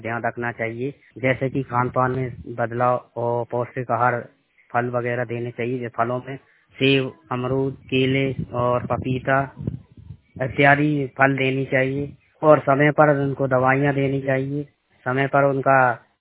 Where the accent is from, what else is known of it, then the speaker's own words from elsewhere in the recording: Uttar Pradesh, India; मैं इटावा जिले से, एक हमारे गांव गढ़वी